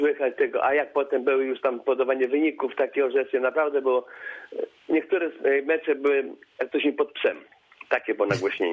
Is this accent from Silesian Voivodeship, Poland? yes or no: no; Lubsko, Lubusz Voivodeship, Poland; No, chodzi o Zieloną Górę, bo jestem z Lubska, tak.